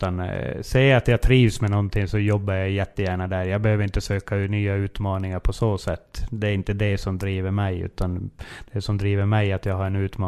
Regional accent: Norrbotten County, Sweden; när jag är norrbottning

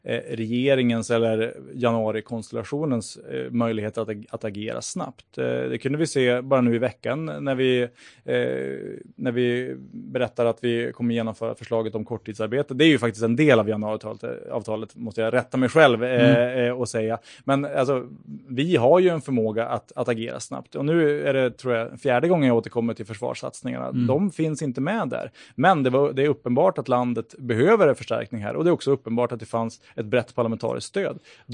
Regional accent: Örnsköldsvik, Västernorrland County, Sweden; Vi är ju båda från Örnsköldsvik. Vi handlar ibland på samma Konsum.

